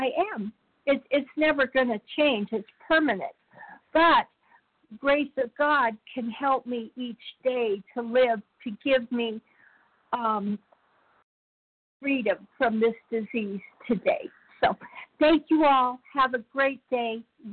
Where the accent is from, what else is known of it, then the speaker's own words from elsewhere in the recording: Las Vegas, Nevada, United States; from Las Vegas.